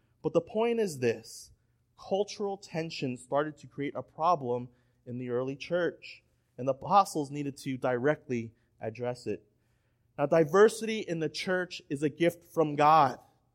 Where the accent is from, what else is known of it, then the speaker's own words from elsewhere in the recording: United States; born there; I was born in America, all right? But my parents are from Hong Kong, and I can speak Cantonese, and I look Chinese